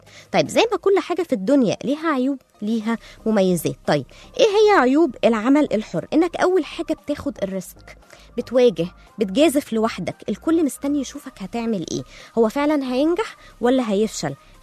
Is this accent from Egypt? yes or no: yes; Egypt; بس لقيت كمية براندات كتيرة حلوة جدا عندنا في مصر بتعمل الحاجات دي